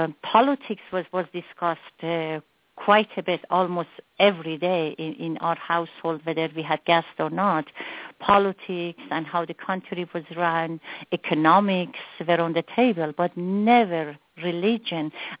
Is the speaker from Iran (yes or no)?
yes; Iran; now in Buffalo, United States; And growing up in Iran, for me, I have nothing but pleasant memories.